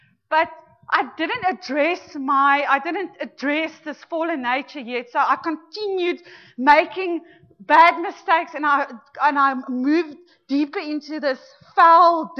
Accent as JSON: {"language": "English", "town": "Pretoria", "region": "Gauteng", "country": "South Africa", "tie": "born there", "said": "I was born in Pretoria. I'm the middle child of three daughters, and I've got a younger brother."}